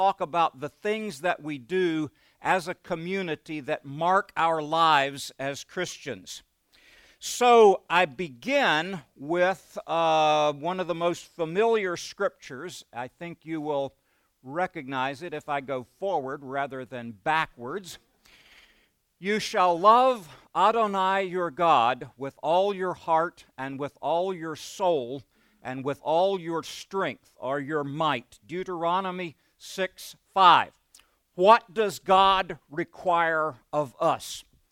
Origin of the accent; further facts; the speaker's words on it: Beaumont, Texas, United States; Growing up in Beaumont, as I did, I just wondered if there was anything that Methodists and Baptists could possibly have in common.